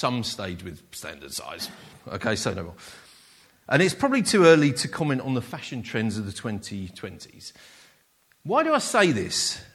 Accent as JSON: {"language": "English", "country": "United Kingdom", "said": "I'm a Brit, so this is from a Brit's perspective."}